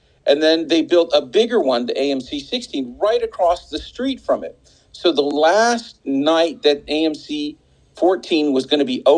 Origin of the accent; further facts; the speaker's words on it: North Carolina, United States; moved away as an adult; now in Los Angeles, United States; I grew up in North Carolina, and I moved out right out of college, and I stayed in LA, and I gave it my all.